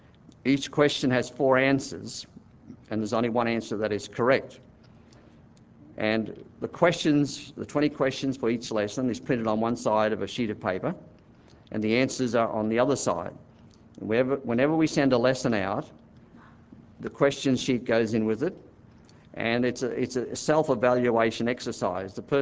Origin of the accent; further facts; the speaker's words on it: Australia; But I come from Australia. How many times do I have opportunity to speak to you about what is happening in our country?